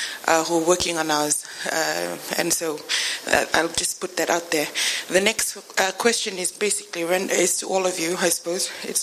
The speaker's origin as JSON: {"language": "English", "country": "Fiji", "said": "I'm from Fiji."}